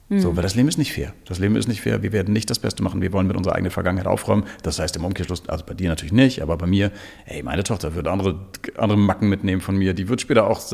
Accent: Hamburg, Germany; in Hamburg-Pöseldorf groß geworden

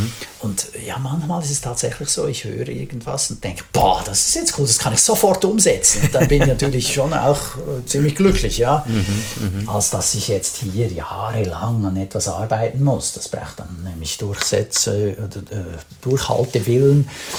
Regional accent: Switzerland; So, wow, man fühlt sich dann als Schweizer dann manchmal so ein bisschen vor den Kopf gestoßen.

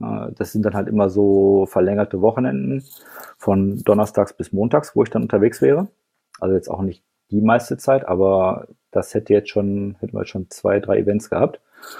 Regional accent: North Rhine-Westphalia, Germany; dadurch, dass ich halt im Ruhrgebiet aufgewachsen bin

